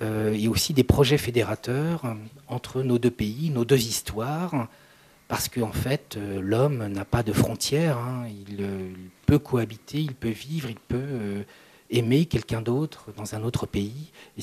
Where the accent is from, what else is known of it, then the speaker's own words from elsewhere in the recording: Brittany, France; parce que je suis originaire de Bretagne.